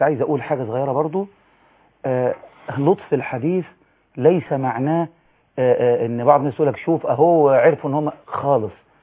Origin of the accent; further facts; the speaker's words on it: Egypt; بحكم ان احنا مصريين